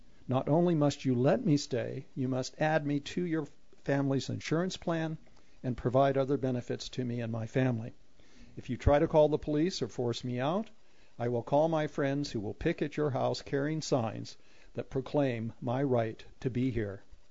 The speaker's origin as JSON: {"language": "English", "town": "Medford", "region": "Oregon", "country": "United States", "tie": "born or raised there", "said": "In 1958, I got my first job picking pears in my hometown of Medford, Oregon."}